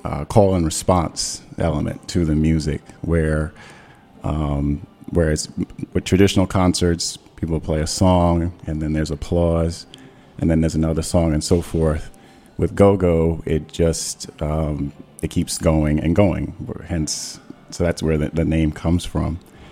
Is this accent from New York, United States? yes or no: yes; New York, United States; I'm from originally from New York.